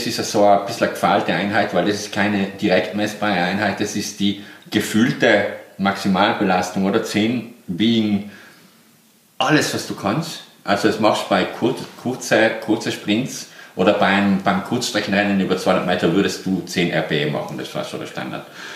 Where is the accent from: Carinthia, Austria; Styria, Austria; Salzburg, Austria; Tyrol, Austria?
Tyrol, Austria; was ich als Tiroler sagen muss bezüglich Berg